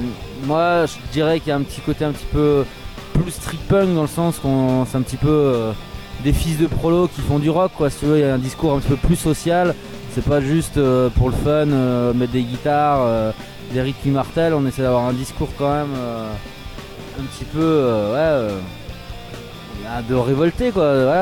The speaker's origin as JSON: {"language": "French", "town": "Colmar", "region": "Grand Est", "country": "France", "said": "on est d'Alsace. Il y a Riwan et Arnaud, ils sont de Strasbourg. Et Ludo et moi, on est de Colmar."}